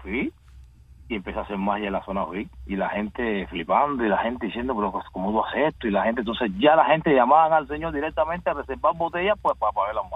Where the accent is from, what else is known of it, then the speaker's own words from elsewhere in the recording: Cuba; yo soy un mago, soy de Cuba. Nunca, del tiempo que estuve en Cuba, nunca tuve ni un traje